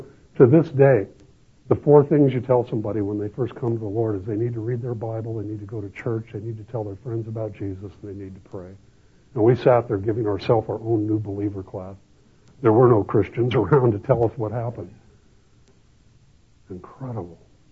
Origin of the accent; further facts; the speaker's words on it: Los Angeles, California, United States; I grew up in East Los Angeles with Catholic schools all over and very Catholic culture.